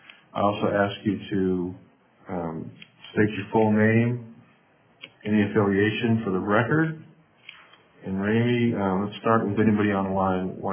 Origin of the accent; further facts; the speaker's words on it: Fairbanks, Alaska, United States; I'm from Fairbanks. What can I tell you?